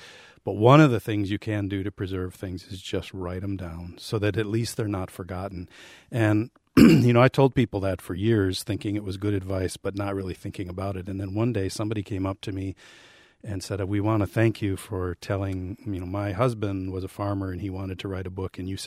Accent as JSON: {"language": "English", "town": "New Auburn", "region": "Wisconsin", "country": "United States", "tie": "born or raised there", "said": "about my hometown of New Auburn"}